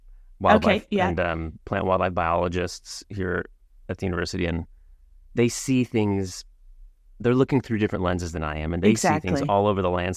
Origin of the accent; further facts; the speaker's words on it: Pacific Northwest, United States; I grew up in the Pacific Northwest, spending most of my time outdoors.